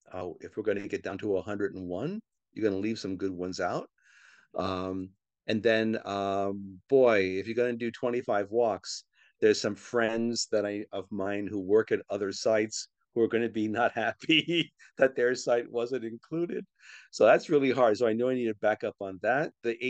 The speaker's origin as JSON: {"language": "English", "region": "New York", "country": "United States", "tie": "born there", "said": "So I'm a transplant. I'm a New Yorker by birth, but like I said, I've been here 40 years now. So this is home."}